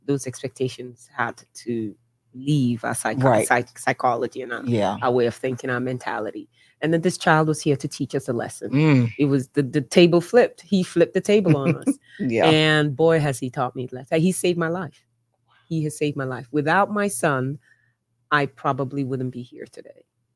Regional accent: Nigeria; I'm African and I'm also tribally. I'm from the Igbo tribe.

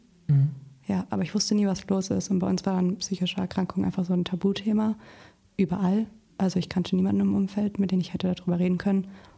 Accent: Lower Saxony, Germany; born there; now in Kiel, Germany; ich bin 25 Jahre alt, gebürtige Ostfriesin, wohne aber gerade in Kiel

